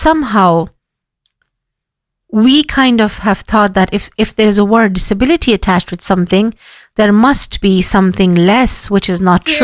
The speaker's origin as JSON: {"language": "English", "country": "Afghanistan", "said": "You know, I come from a background, I come from Afghanistan."}